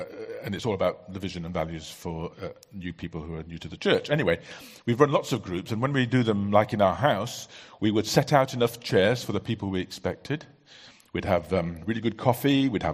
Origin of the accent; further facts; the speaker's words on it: Bangladesh; I saw this when I grew up in Bangladesh